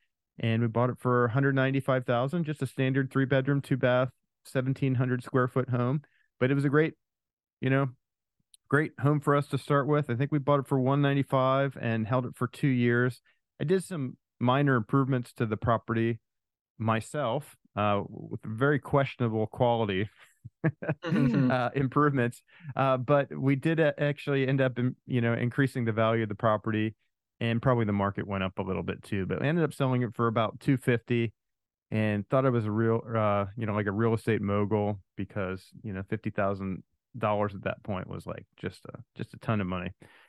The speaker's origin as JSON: {"language": "English", "region": "Pennsylvania", "country": "United States", "tie": "born or raised there", "moved": "as an adult", "said": "So I grew up in Pennsylvania, and then after college moved out here and never looked back."}